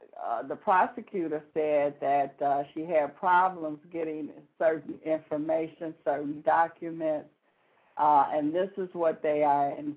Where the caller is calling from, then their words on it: Detroit, Michigan, United States; I'm calling from Detroit, Michigan